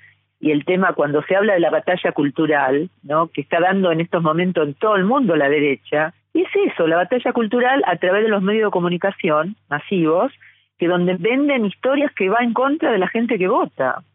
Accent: Argentina; moved away; hace más de 20 años que vivo acá y obviamente soy inmigrante, soy de Argentina.

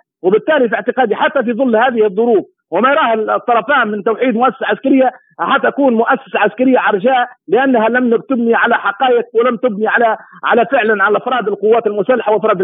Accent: Libya; طبعا الزنيقة إحنا عندنا في ليبيا الزنقة،

